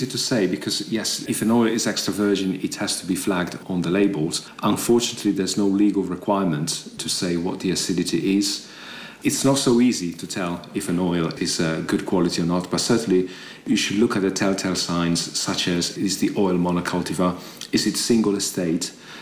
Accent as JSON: {"language": "English", "town": "Genoa", "region": "Liguria", "country": "Italy", "tie": "born or raised there", "said": "I was basically born in an olive grove. I was born in Genoa too many years ago."}